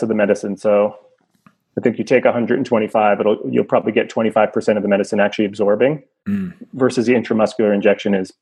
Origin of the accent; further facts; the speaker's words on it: New Jersey, United States; It's funny because my vision and understanding of ketamine growing up in New Jersey was like the K-hole.